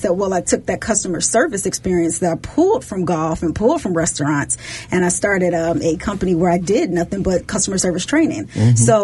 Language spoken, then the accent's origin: English; Chicago, Illinois, United States; I'm originally from Chicago, and when I finished at Florida A&M, FAMU, shout out, D.C. chapter, I decided, and yes, I did.